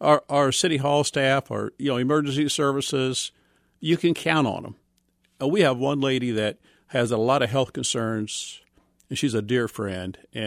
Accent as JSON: {"language": "English", "town": "Excelsior Springs", "region": "Missouri", "country": "United States", "tie": "born there", "said": "No, I was born in Excelsior Springs."}